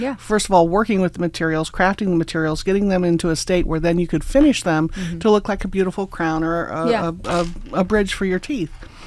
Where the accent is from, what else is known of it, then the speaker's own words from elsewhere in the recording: Midwest, United States; I grew up in the Midwest where mm-hmm. unions are very popular.